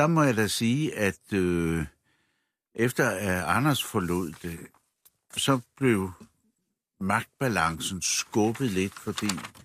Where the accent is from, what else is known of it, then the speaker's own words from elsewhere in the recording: Copenhagen, Capital Region of Denmark, Denmark; now in Jutland, Denmark; Jeg er selv københavner og emigreret.